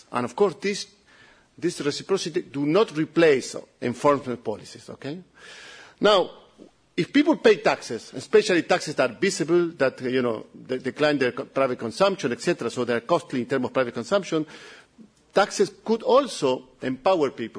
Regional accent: Italy; accent: Italian; English is a second language; So I hope you understand my Italian accent, okay?

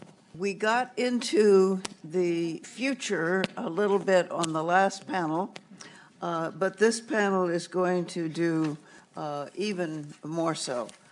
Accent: Indiana, United States; who is at the University of Indiana in my home state. I'm a Hoosier, and Hoosiers are big these days.

